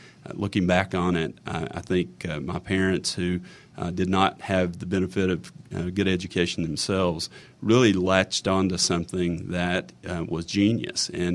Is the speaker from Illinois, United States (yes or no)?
no; North Carolina, United States; born there; Well, I was born in North Carolina and was given up for adoption at birth. My parents adopted me from the child welfare system in North Carolina